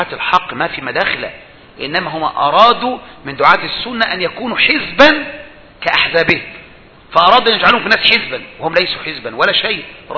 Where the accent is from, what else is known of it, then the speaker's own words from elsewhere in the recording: Egypt; الشيخ ربيع المدخلي مش عندنا في مصر